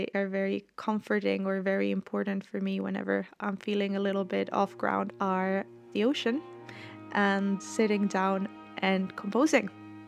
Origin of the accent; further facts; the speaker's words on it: Colombia; I grew up in Colombia. I come from a family of two cultures, Italian, Colombian.